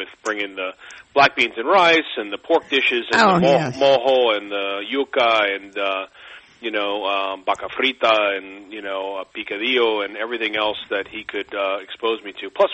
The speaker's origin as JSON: {"language": "English", "town": "New Orleans", "region": "Louisiana", "country": "United States", "tie": "born or raised there", "said": "The dessert book was really about growing up in New Orleans and sort of the sweets"}